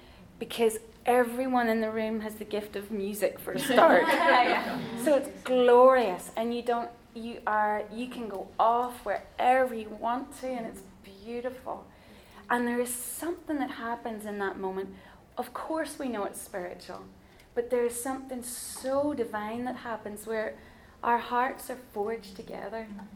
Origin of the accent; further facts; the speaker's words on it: Ireland; It's because we're Irish and we get away with all sorts of naughtiness.